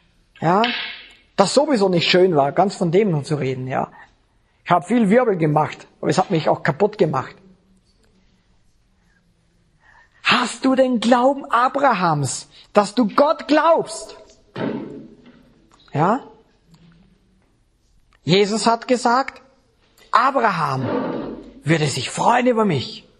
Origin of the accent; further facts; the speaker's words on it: Bregenz, Vorarlberg, Austria; born there; Oh, dabei bin ich Österreicher. Dabei bin ich sogar noch in Bregenz geboren.